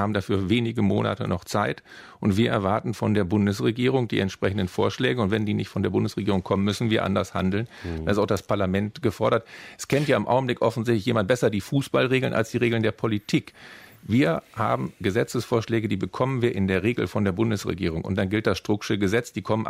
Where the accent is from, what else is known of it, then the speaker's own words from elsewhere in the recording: Berlin, Germany; Ich komme aus dem Prenzlauer Berg